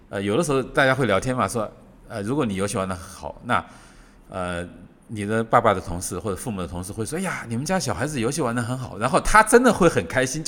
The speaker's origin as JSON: {"language": "Chinese", "town": "Shashi", "region": "Hubei", "country": "China", "tie": "born or raised there", "said": "我的老家在沙市也是有一个青少年宫"}